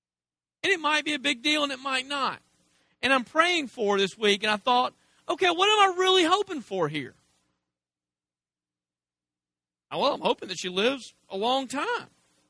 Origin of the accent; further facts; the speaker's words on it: United States; And I'm from America, so I celebrate Christmas.